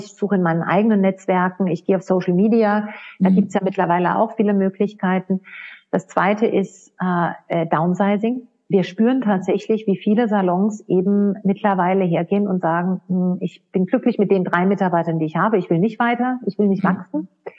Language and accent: German; Hesse, Germany; aber wenn du dann halt irgendwo in einem kleinen Ort in Hessen bist, ich komme selbst aus dem Odenwald.